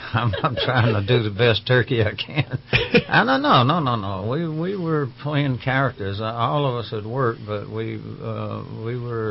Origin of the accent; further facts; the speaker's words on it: South Carolina, United States; I'm from South Carolina, Dave, and my answer to that question would be, I'm from South Carolina